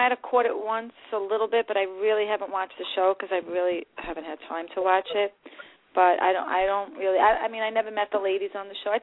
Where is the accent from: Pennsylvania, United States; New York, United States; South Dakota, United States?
New York, United States; Brooklyn; Me and Angela are the only two girls on that show that originally were born and raised in Brooklyn.